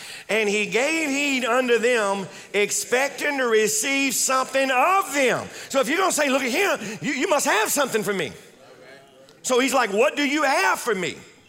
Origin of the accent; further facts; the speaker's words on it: Louisiana, United States; We're from Louisiana. We say, look at him.